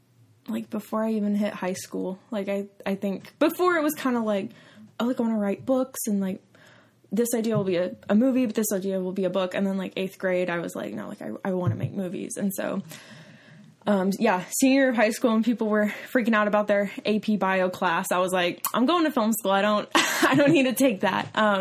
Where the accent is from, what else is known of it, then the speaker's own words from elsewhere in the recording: Oklahoma, United States; I feel like, because I'm originally from Oklahoma, and I feel like I've always had an interest in, like, storytelling.